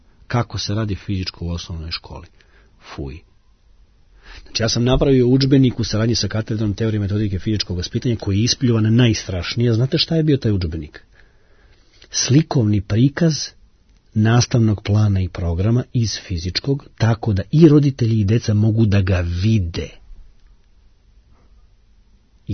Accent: Klek, Vojvodina, Serbia; Ja sam iz Kleka.

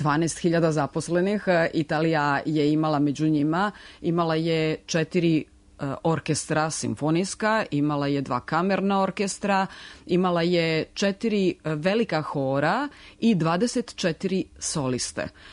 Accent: Serbia; i tamo sam kao jedina Srpkinja u istoriji završila taj konzervatorijum da bi posle magistrirala u Srbiji

